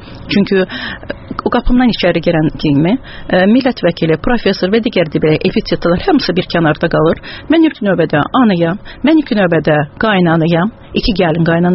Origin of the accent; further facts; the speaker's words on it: Kalbajar, Kalbajar District, Azerbaijan; born there; also born or lived in Shusha; Şuşa mənim uşaqlığımdır, Şuşa mənim gəncliyimdir. Özüm zatən hərbiçi olduğuna görə, Kəlbəcərdə işlədiyinə görə mən Kəlbəcərdə doğulmuşam.